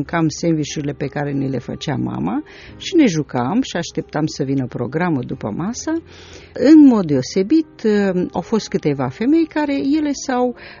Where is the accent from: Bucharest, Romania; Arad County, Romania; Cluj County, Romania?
Bucharest, Romania; born there; m-am născut la București și pentru că tatăl meu era păstor, sigur că mergeam de mânuță cu el și totdeauna eram prima la biserică.